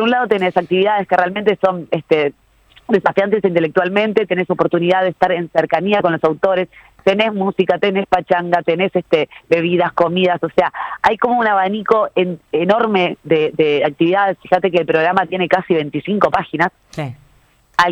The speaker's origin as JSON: {"language": "Spanish", "region": "Paysandú", "country": "Uruguay", "tie": "born or raised there", "said": "tiene una librería en Paysandú, mi ciudad natal"}